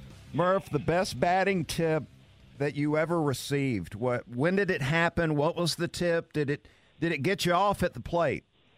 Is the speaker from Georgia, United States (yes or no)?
yes; Georgia, United States; I'm a lifetime Braves fan, growing up in South Georgia